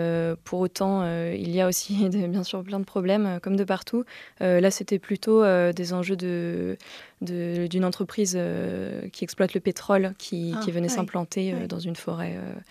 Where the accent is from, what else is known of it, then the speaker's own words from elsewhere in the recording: Bourg-en-Bresse, Auvergne-Rhône-Alpes, France; Je suis née à Bourg-en-Bresse, j'y ai grandi, j'y ai fait mes premières études quoi, jusqu'au bac.